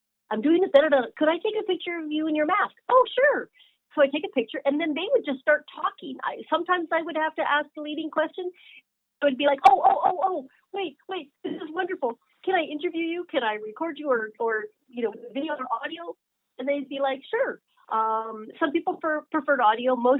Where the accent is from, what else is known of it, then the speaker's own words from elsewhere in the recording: Alaska, United States; I'm from Alaska.